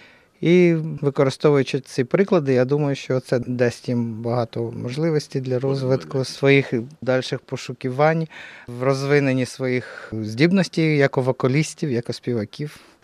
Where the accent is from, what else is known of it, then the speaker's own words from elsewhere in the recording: Mykolaiv, Mykolaiv Oblast, Ukraine; also born or lived in Kyiv; now in Warsaw, Poland; Я сам родом з Миколаєва, це Південна Україна. Але вчився і більшу частину свого життя я провів в Києві. І з фольклором, і з традиційним співом я познайомився вже в Києві. Десь 91-го року, мабуть. Я в Варшаві живу